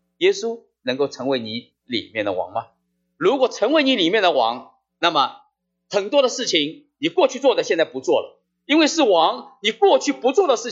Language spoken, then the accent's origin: Chinese; Ningbo, Zhejiang, China; 在国内，在我的老家啊，浙江宁波